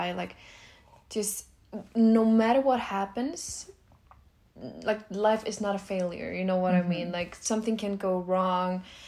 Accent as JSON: {"language": "English", "country": "Iceland", "tie": "born or raised there", "said": "Maybe we will do an episode about Iceland and how it was growing up in Iceland."}